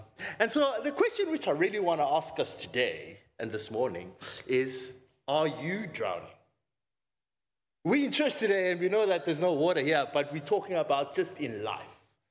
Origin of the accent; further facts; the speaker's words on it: Cape Town, Western Cape, South Africa; I'm from Cape Town.